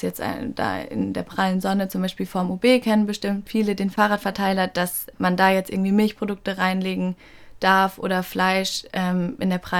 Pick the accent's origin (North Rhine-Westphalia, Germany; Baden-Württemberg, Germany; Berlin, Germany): Baden-Württemberg, Germany; Mannheim; Also ich komme aus Mannheim